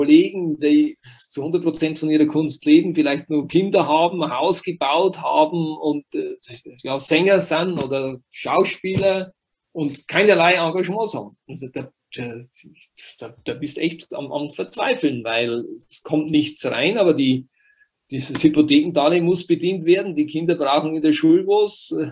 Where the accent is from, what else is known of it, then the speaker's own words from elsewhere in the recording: Wurz, Bavaria, Germany; ich bin in Wurz aufgewachsen, Wurz, Gemeinde Büchersreuth, also ein kleines Dorf, und wurde auch Ministrant